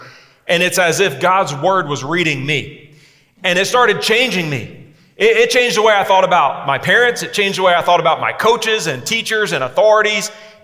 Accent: Mulberry, Florida, United States; also born or lived in Camden, New Jersey; Mulberry is a small little town, 3,000 people, and my family moved there when I was one from Camden, New Jersey. And if you are from Camden, New Jersey, and you're Italian, if you go to church, you probably go to a Catholic church, and my family did.

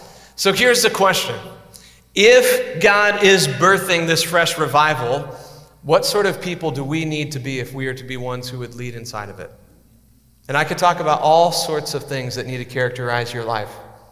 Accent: Iowa, United States; And as an Iowan, you know, we're like hobbits from the Shire, you know? It's like you don't really venture too far beyond it

